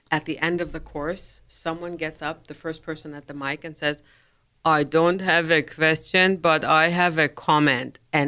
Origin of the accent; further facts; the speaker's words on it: Germany; We were Persian Jews born and raised in Germany.